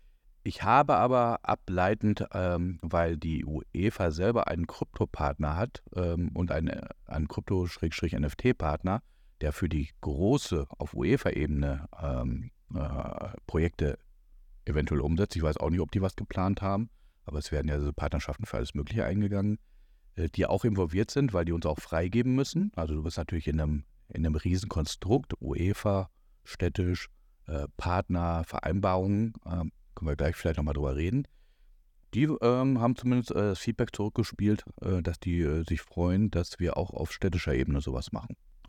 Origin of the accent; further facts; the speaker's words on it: Dortmund, North Rhine-Westphalia, Germany; Und was in meinem Fall, ich bin ja auch Dortmunder